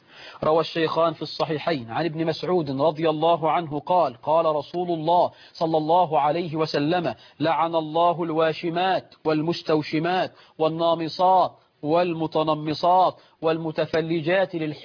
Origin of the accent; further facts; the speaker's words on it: Egypt; في النوبة عندنا في مصر، في اليمن والحجاز وبعض الدول العربية الخليجية